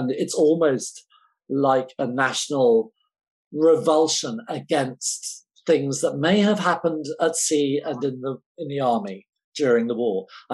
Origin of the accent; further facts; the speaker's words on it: England, United Kingdom; I'm English